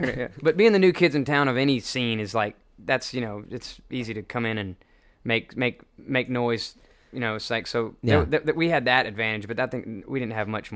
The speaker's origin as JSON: {"language": "English", "region": "Texas", "country": "United States", "tie": "born or raised there", "said": "we grew up in Texas, so we were like, all I remember is Mexicans"}